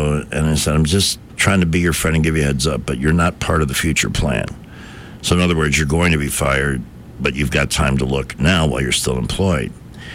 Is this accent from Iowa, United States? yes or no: no; Chicago, Illinois, United States; I'm down here from Chicago.